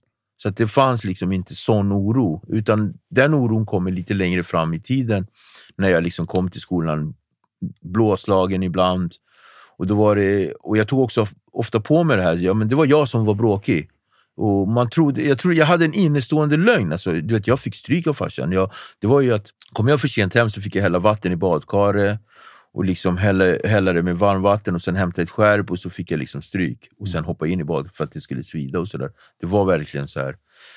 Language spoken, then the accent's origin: Swedish; Nacka, Stockholm County, Sweden; also born or lived in Cape Verde; Jag uppväxte i Nacka, jag kommer från Kapverdeöarna. Kom till Sverige 1979, 5 år gammal.